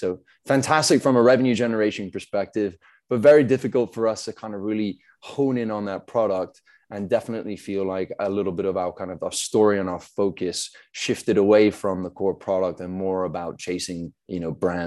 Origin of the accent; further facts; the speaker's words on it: South Africa; now in United States; I'm originally South African, been living in the US for 10 years now.